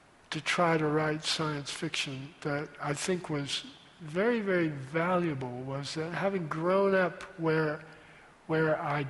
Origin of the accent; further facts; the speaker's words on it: Virginia, United States; And I had, growing up in Virginia where I did, I had a very considerable sense of the past. It was an old part of the country.